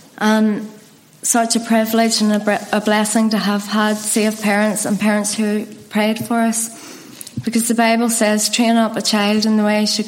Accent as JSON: {"language": "English", "town": "Ballymena", "region": "Northern Ireland", "country": "United Kingdom", "tie": "born or raised there", "said": "I was born and brought up in Ballymena. I was the oldest of four children. I was from a good home, a respectable home."}